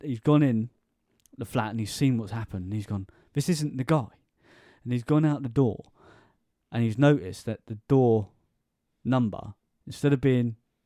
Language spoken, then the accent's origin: English; United Kingdom; We're British, we don't shoot, sort of thing, right?